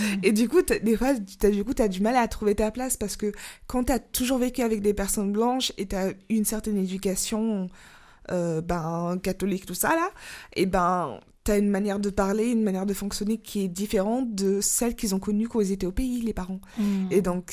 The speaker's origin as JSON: {"language": "French", "region": "Auvergne-Rhône-Alpes", "country": "France", "tie": "born or raised there", "said": "J'ai 24 ans, je suis une Française noire et j'habite dans une petite ville drômoise depuis l'enfance."}